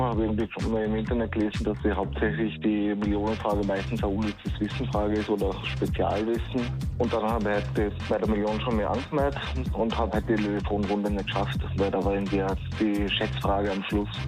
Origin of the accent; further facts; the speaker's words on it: Burgenland, Austria; Also, zumindest von meinem Teil vom Burgenland, wo ich her bin, fängt alles mit 7 an.